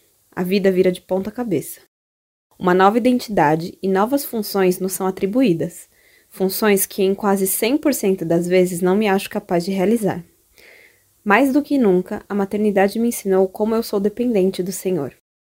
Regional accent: São Paulo, Brazil; sou de São Paulo, capital, da Igreja Presbiteriana Jardim Fontales

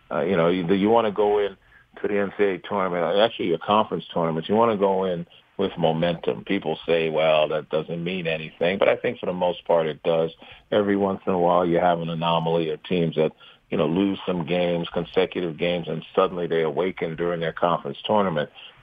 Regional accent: New York City, New York, United States; I was born in Brooklyn. You know, lived in Bed-Stuy, East New York for a while, and then when my father got a city job, we moved to Queens and had our own home.

